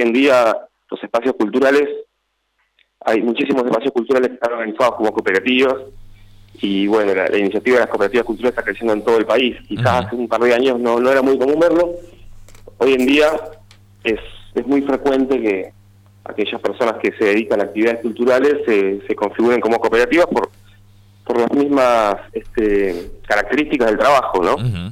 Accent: Gualeguaychú, Entre Ríos, Argentina; now in La Plata, Argentina; Nosotros somos de Gualeguaychú, pero vinimos a vivir a La Plata hace bastante tiempo

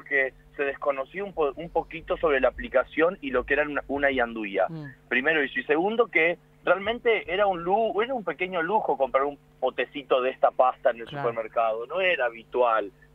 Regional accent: Argentina; moved away; después de 25, 28 años estando lejos de la casa de mi abuela, lejos de mi ciudad natal, todavía lo sigo teniendo presente y uno no le puede escapar. Y el argentino es muy arraigado a eso

